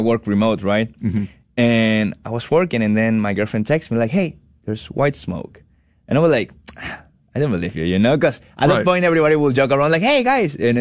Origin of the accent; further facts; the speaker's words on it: Chiclayo, Lambayeque, Peru; now in Houston, United States; at the north of Peru. We're basically next to a beach. It's a great city, always warm, you know.